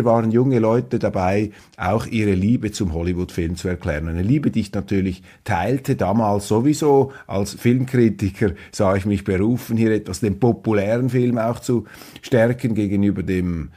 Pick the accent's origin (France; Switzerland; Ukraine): Switzerland; wir müssen also als Schweizer immer wieder würdigerweise diese Schweiz auch zu bewahren